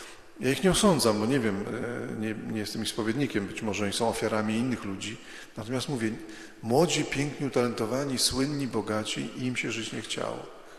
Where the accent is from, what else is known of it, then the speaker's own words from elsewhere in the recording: Radom, Masovian Voivodeship, Poland; gdzieś tam pod Radomiem, bo pochodzę z Radomia